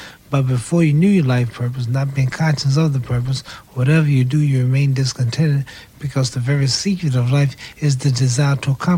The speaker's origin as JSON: {"language": "English", "town": "Louisville", "region": "Kentucky", "country": "United States", "tie": "born or raised there", "said": "And we were raised in Louisville, Kentucky. And I was born in the General Hospital, 1942, January 17th. Raised at 3302 Grand Street. Went to Virginia Avenue School."}